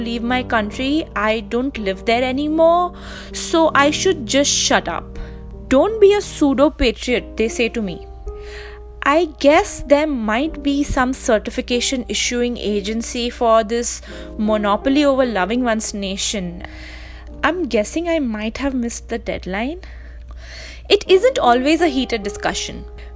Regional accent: India; I am from India

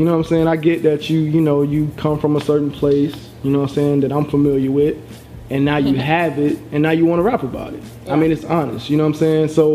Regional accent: United States; I'm from Lincoln Park, and I'm fucking in London.

